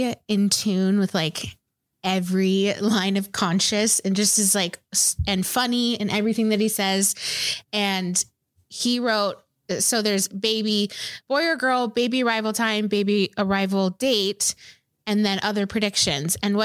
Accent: Los Angeles, California, United States; I'm from Los Angeles. So I feel like I'm leaning towards that because of just my roots.

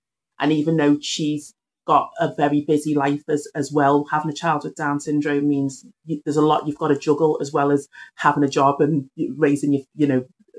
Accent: Liverpool, North West England, United Kingdom; I've thankfully met someone in Liverpool in my hometown who I love dearly.

